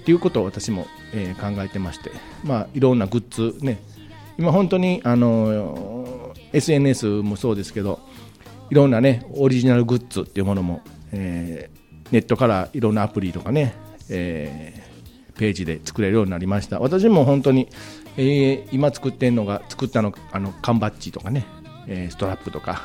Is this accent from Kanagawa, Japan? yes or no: no; Osaka, Japan; 結構大阪人なんでね、いらちなんで、